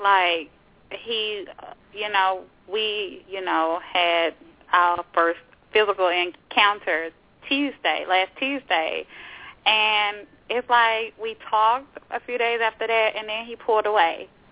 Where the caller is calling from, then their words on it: Florida, United States; I'm in Florida.